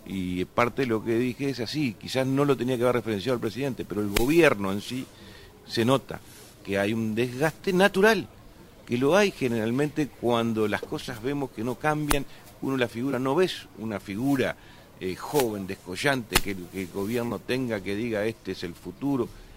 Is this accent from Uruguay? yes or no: yes; Uruguay; tenemos que transmitir como uruguayo lo que el país siempre ofreció